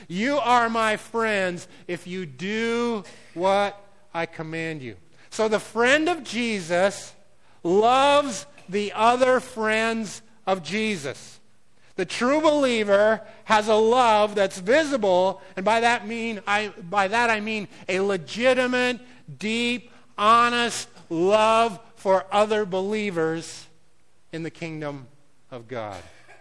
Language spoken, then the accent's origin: English; Minnesota, United States; Well, where are you from? And we're from Minnesota, and blah, blah, blah.